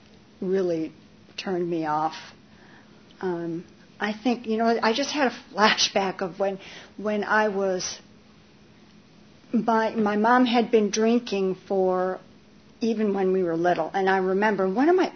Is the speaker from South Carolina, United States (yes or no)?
no; Saginaw, Michigan, United States; I grew up in Michigan, and we were in Saginaw, Michigan.